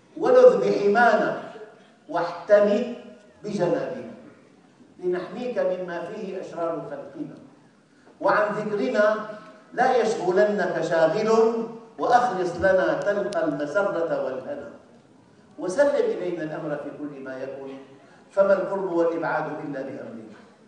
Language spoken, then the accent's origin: Arabic; Syria; عندنا في الشام